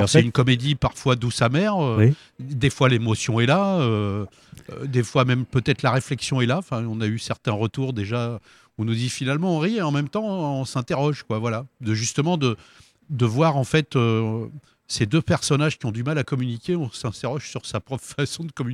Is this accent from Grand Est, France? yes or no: no; Île-de-France, France; accent: Parisian; J'ai pu garder mon accent parisien